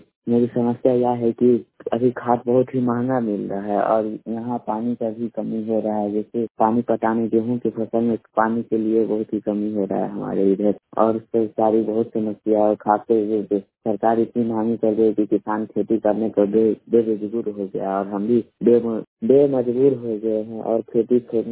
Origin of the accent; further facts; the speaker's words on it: Bihar, India; घर मेघवन और भाया बसुठा थाना बेनीपति जिला मधुबनी और बिहार की निवासी हूँ।